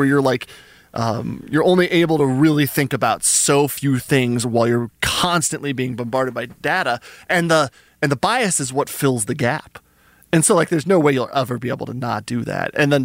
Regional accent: New Mexico, United States; I'm from New Mexico. There's a ton of people that still call themselves Indian for the purpose of selling wares, like silver and turquoise and stuff, right?

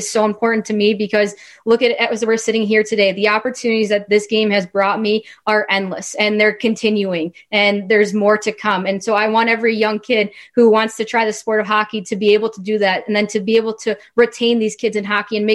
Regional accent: Chicago, Illinois, United States; I was a little girl growing up in the Chicagoland area playing the game because I loved it.

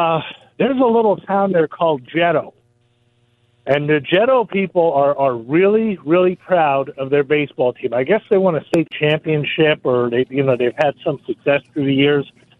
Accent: Hazleton, Pennsylvania, United States; I grew up in Hazleton. I'm very familiar with this area.

